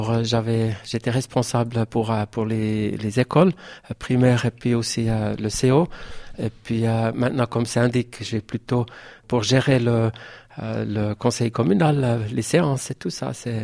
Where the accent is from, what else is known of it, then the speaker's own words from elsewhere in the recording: Murten, Fribourg, Switzerland; Oui, je suis né à Morat, et puis Morat, c'est ma ville.